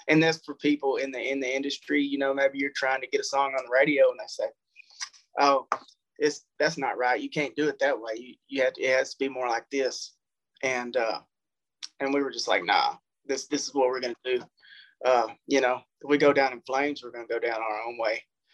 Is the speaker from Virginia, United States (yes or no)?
no; Texas, United States; yeah, of course, we're from Texas, but why can't people in London listen to it?